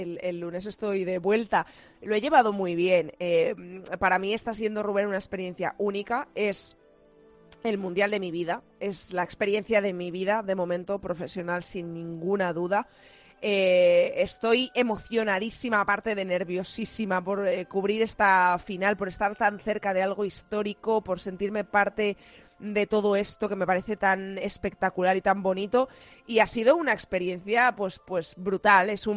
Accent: Spain; como españoles que somos, queremos que gane España

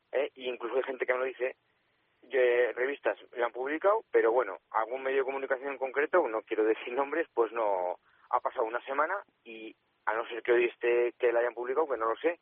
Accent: Aldeanueva de Ebro, La Rioja, Spain; nosotros somos de Aldeanueva de Ebro

